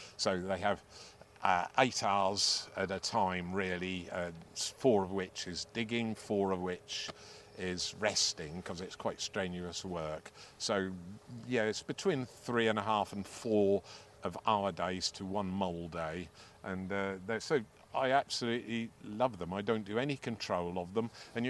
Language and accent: English; East of England, United Kingdom; Sorry, I come from Norfolk, you see.